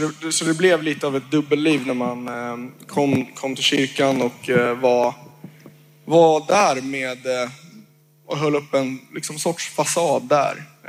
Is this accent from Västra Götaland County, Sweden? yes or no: no; Värmdö, Stockholm County, Sweden; Ja, men jag är 21 år från Värmdö utanför Stockholm.